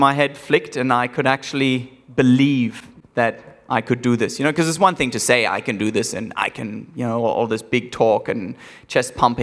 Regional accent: South Africa; moved away; I was basically growing up in South Africa at the time. My family didn't have much

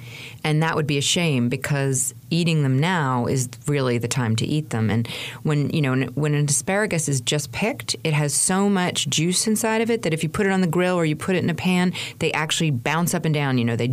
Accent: New York, United States; And, you know, I think so as a New Yorker, I definitely had that feeling.

